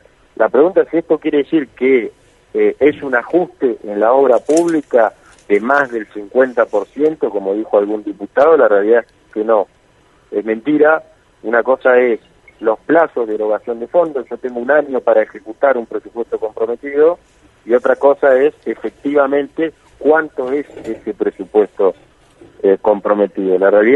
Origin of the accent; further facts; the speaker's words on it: Chubut, Argentina; yo vivo en Chubut, nací en Chubut, obviamente defiendo la provincia